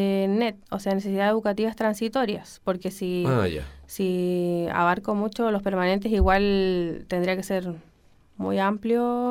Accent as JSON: {"language": "Spanish", "town": "Osorno", "region": "Los Lagos", "country": "Chile", "said": "estoy en tercero de Educación Diferencial, tengo 22 años, soy de acá de Osorno."}